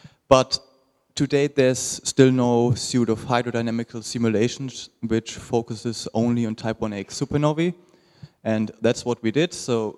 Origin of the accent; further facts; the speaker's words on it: Heidelberg, Baden-Württemberg, Germany; I'm from Heidelberg, Germany.